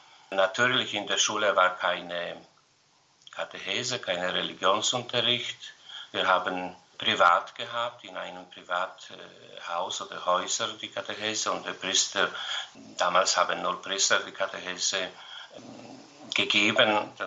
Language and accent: German; Poland; German is a second language; Ich bin in eine Bauernfamilie geboren und aufgewachsen im Dorf. Geboren bin ich 1960, also schon nach der Stalinzeit. Also es war etwas einfacher zu leben in Polen